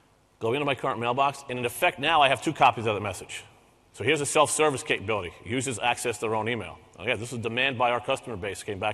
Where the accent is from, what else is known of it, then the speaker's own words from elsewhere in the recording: New York, United States; Since nobody here believes me, I'm from New York, so nobody's going to believe anything somebody from New York.